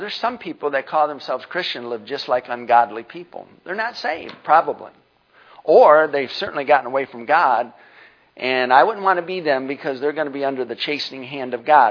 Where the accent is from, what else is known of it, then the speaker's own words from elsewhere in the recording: Pontiac, Michigan, United States; born there; I was born in Pontiac General Hospital, January 26, 1957.